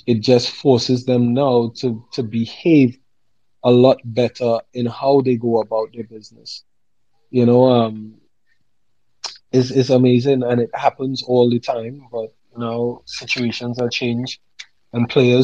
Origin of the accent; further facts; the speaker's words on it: Trinidad & Tobago; I come from Trinidad and Tobago, the Caribbean.